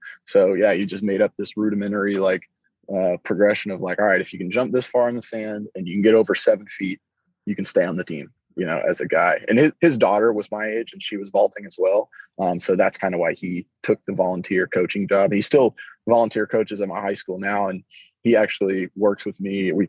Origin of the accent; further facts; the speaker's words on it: Acworth, Georgia, United States; I'm originally from Ackworth, Georgia, which is just outside. Everybody says Atlanta. I'm from Atlanta, Georgia, but I'm outside of Atlanta, basically.